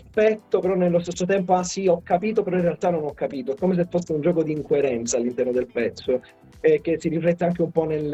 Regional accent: Palermo, Sicily, Italy; però entrambi di Palermo. E poi si sono trasferiti quando io ero ancora piccolino, e quindi sono cresciuto in realtà a Palermo, infatti dall'aspetto di sette comunque sono siciliano.

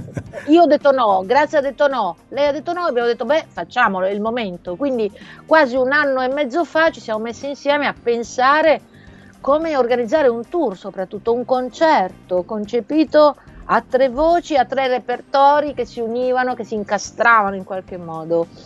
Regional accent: Apulia, Italy; now in Rome, Italy; anche se tu sai che sono pugliese

